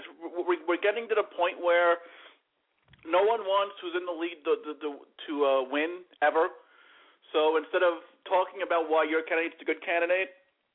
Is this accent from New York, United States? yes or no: yes; New York, United States; Apparently, John McCain is popping off about Long Island, my hometown.